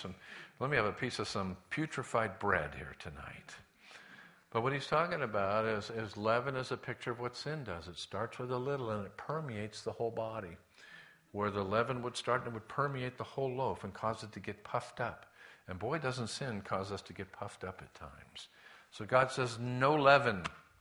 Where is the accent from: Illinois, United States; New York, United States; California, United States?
California, United States; La Puente; I remember when I grew up in La Puente, there was a French-American bakery downtown La Puente